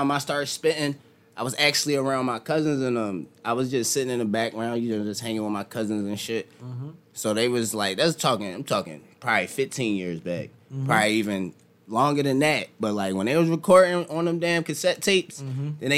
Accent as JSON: {"language": "English", "town": "Philadelphia", "region": "Pennsylvania", "country": "United States", "said": "I'm an artist from Philly. I travel city to city performing"}